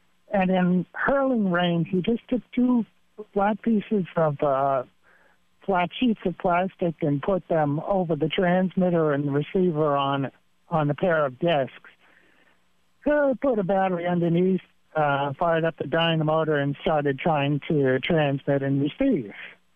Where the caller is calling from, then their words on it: New York, United States; I'm calling in from the bottom of New York State.